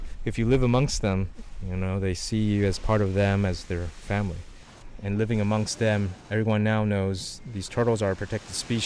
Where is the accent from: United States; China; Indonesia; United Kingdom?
China; Hainan; because I remember them growing up in Hainan